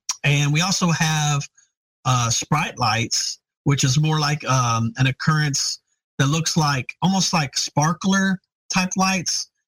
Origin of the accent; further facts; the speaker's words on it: St. Louis, Missouri, United States; I grew up in St. Louis, so that's near and dear to my heart.